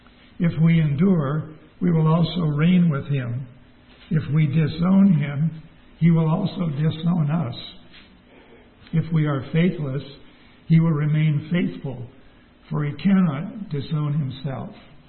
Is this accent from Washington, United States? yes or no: yes; Seattle, Washington, United States; I grew up in Seattle, and it doesn't rain all the time there